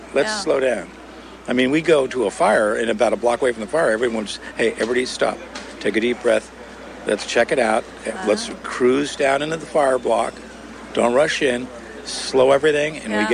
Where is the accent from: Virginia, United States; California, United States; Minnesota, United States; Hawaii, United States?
California, United States; San Francisco; And I grew up in San Francisco, and we didn't go on vacations. We were park kids.